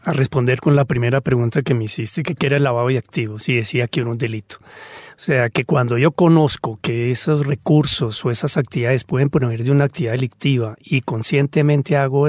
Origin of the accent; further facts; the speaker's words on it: Colombia; Yo siempre he dicho como colombiano